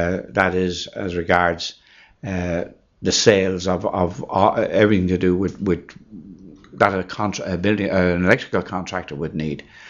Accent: Mountmellick, County Laois, Ireland; moved away as an adult; also born or lived in County Cavan; now in Dublin, Ireland; and I was born in 1934, and we moved to a place called Mount Mellick in County Laois in 1937, in October 37. I came to work in Dublin in 1952. I left Mount Mellick and came to work in Dublin.

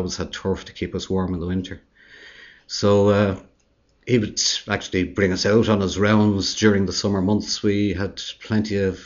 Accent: Drimnagh, Leinster, Ireland; Well, I grew up in Drimna, which is at the end of the road here from Tallaght, the main road out to Tallaght.

